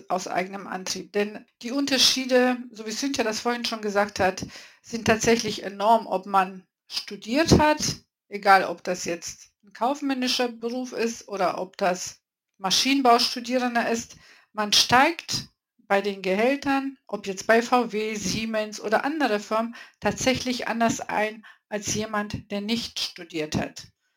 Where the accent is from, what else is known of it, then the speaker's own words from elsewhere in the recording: Braunschweig, Lower Saxony, Germany; moved away as an adult; ich hatte bei uns in Braunschweig bei einem Autohändler, das ist ein größerer Autohändler, wo VW, Porsche, Audi zusammen waren, gelernt. Danach bin ich nach Düsseldorf nach der Ausbildung mit meinen süßen 19 Jahren